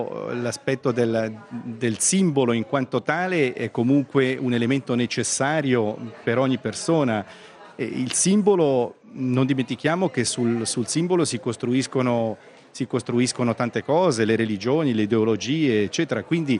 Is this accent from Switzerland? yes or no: yes; Switzerland; Io come svizzero, ma anche tante persone con cui parlo, stranieri, amici, eccetera